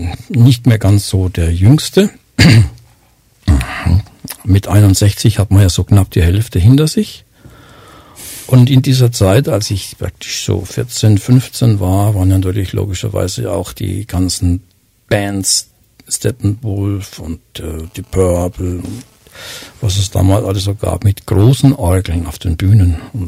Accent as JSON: {"language": "German", "town": "Würzburg", "region": "Bavaria", "country": "Germany", "tie": "born or raised there", "accent": "Franconian", "said": "Ich bin ein Unterfranke, man muss Gott für alles danken, sogar für einen Unterfranken, heißt es. Ich bin Würzburger, gebürtiger Würzburger."}